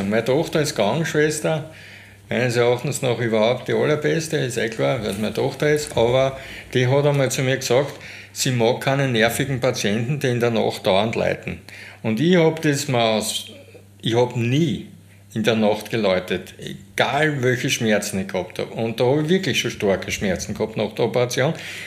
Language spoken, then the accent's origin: German; Lower Austria, Austria; ich bin ein Niederösterreicher